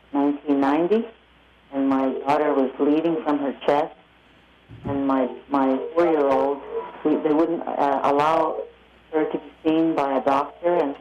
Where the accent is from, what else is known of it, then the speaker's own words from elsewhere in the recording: Quebec, Canada; I'm from Nawage, and when Benazadage got attacked, we all jumped in and did whatever we could.